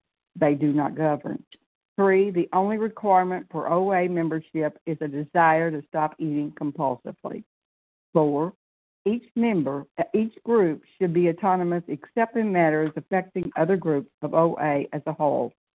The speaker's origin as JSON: {"language": "English", "town": "Pensacola", "region": "Florida", "country": "United States", "said": "I'm from Pensacola, Florida, and I'm a grateful, recovered, compulsive overeater through God's grace."}